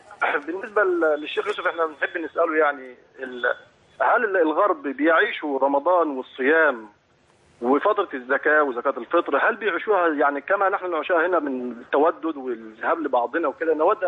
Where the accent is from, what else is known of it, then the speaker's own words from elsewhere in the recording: Egypt; بعض رجال الأعمال عندنا في مصر